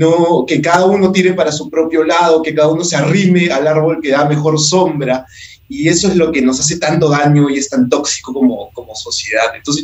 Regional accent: Peru; el que podamos unirnos como ciudadanos, como peruanos, como una sociedad que busque los mismos objetivos e intereses, depende de cada uno de nosotros

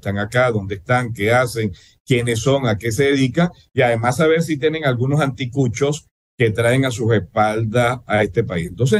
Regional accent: Venezuela; now in Peru; Yo soy venezolano, y como yo, 1,500,000 de los que estamos acá también somos venezolanos y somos venezolanas, pero el Perú es mi país. Este es mi país. O sea, yo vivo acá

